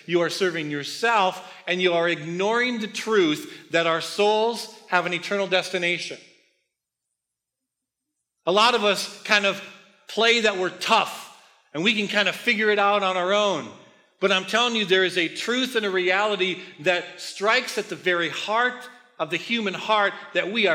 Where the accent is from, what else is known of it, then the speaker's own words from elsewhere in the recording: Minneapolis, Minnesota, United States; We grew up in North Minneapolis. We had a house on 40th and Russell.